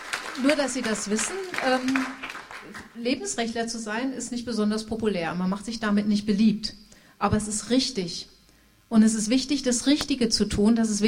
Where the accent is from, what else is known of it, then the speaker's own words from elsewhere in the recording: United States; now in Germany; als Amerikanerin